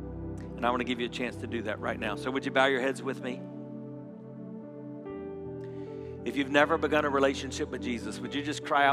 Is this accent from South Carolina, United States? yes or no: yes; South Carolina, United States; when there was an evil, demonic church shooting in my home state in Charleston, South Carolina